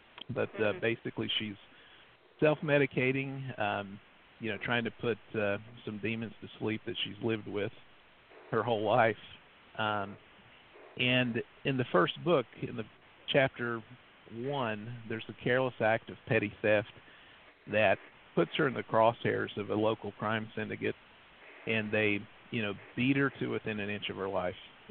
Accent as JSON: {"language": "English", "region": "Virginia", "country": "United States", "tie": "born or raised there", "also_born_or_lived": "Tennessee / North Carolina", "lives_now": "Bowling Green, United States", "said": "Yeah, I grew up in Southwest Virginia, lived in Northeast Tennessee, Western North Carolina, and now in Bowling Green, Kentucky with my wife's son."}